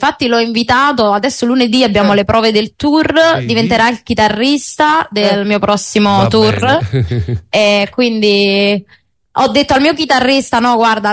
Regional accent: Sparanise, Campania, Italy; Allora, io sono di Sparanise.

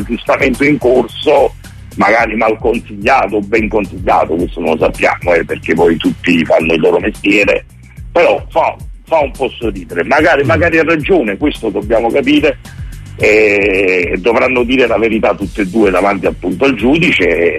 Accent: Naples, Campania, Italy; Gian Jesus, come appunto diciamo noi appunto napoletani, si sta allenando in questo momento a Castelvolturno.

